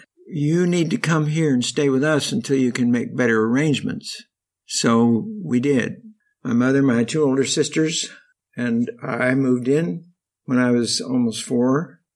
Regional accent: Independence, Missouri, United States; born there; I was born in Independence, Missouri, which is the headquarters of the Community of Christ, and before that, the RLDS church. And so I was born in 1929

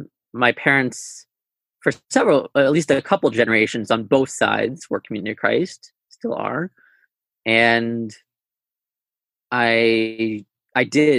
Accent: Independence, Missouri, United States; now in Guelph, Canada; I grew up mostly in Independence, Missouri, where I am actually currently waiting out this global pandemic with my family. But generally speaking, currently live in Guelph, Ontario, Canada.

